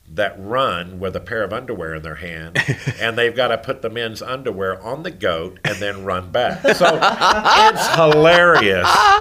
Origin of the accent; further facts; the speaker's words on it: Texas, United States; now in Denver, United States; I grew up in South Texas.